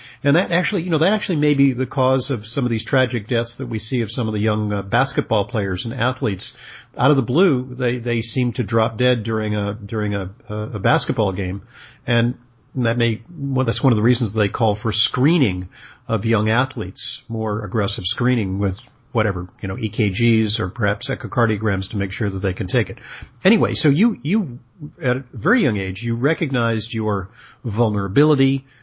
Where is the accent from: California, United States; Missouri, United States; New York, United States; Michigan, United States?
California, United States; Santa Monica; Okay, funny, because I'm actually from that neck of the woods. I'm from Santa Monica, California, so we were near neighbors.